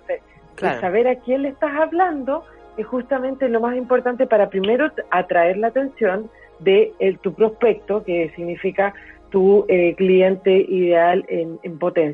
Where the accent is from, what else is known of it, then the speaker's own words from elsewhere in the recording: Chile; si estamos en el extranjero, somos chilenas, lo más probable es que si hay chilenos, se van a acercar mucho más rápido porque claro, tenemos el mismo acento